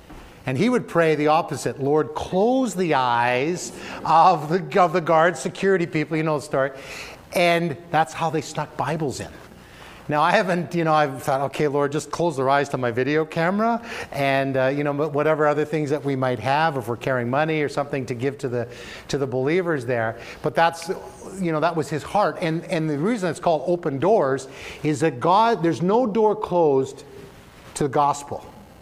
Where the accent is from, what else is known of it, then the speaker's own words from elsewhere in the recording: Canada; I'm a Canadian and all that.